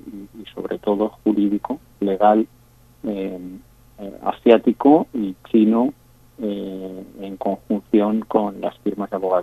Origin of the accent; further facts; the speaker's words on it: Spain; Yo soy abogado de origen español